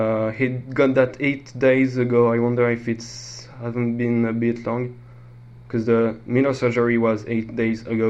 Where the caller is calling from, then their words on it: France